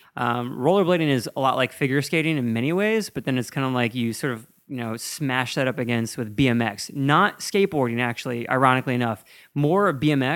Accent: Midwest, United States; And just because I'm from the Midwest, right?

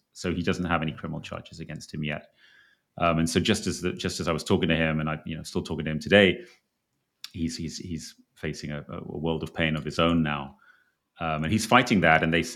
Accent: England, United Kingdom; I mean, I'm from England

